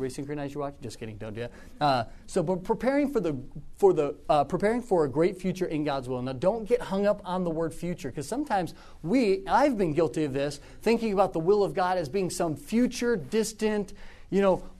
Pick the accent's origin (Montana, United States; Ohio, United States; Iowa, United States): Iowa, United States; I can't go to the inner city. I'm from Iowa.